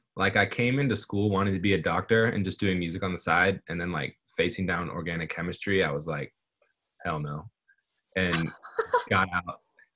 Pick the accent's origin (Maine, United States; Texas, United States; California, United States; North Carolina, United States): California, United States; I'm from the Bay Area, so like a little bit outside San Francisco.